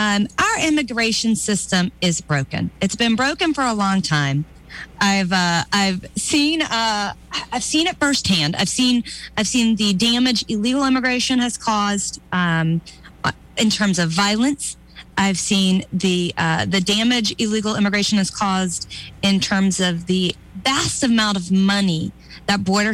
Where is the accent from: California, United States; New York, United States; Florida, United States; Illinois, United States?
Florida, United States; now I'm from Florida, keep in mind, Brevard